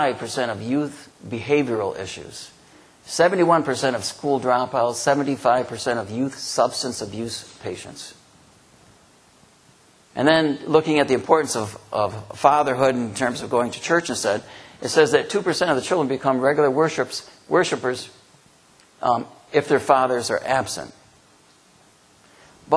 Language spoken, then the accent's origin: English; New York, United States; also born or lived in Ohio / Illinois / Michigan; But I was born in Ohio, moved to Illinois, and then Michigan, and by the time I was five, I was in Western New York, where we stayed pretty much most of my life there.